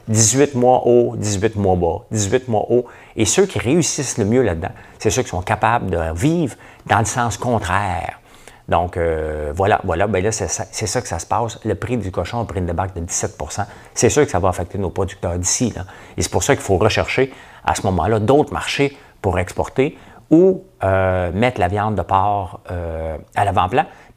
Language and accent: French; Laval, Quebec, Canada; quand j'étais jeune, j'habitais à Laval, Pont-Vieux-Laval, 162 rue Roussillon.